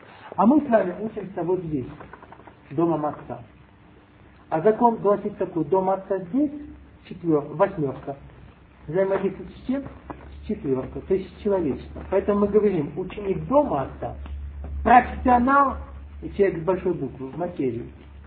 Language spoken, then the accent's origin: Russian; Russia; now in Ukraine; Вам, потому что я россиянин. По паспорту. А живу на Украине. И жена Украина.